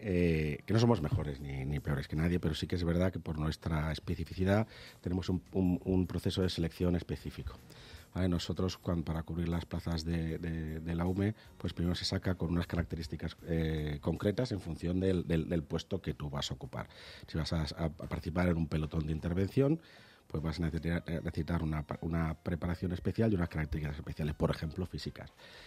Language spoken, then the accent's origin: Spanish; Barcelona, Catalonia, Spain; Yo soy de Barcelona. Yo soy de Barcelona, vivía en el Paralelo.